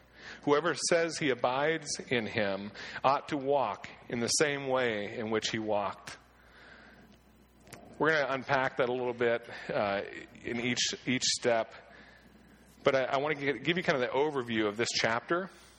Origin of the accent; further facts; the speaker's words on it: Clearfield, Pennsylvania, United States; also born or lived in Pittsburgh; I grew up in Clearfield. We saw pickup trucks there.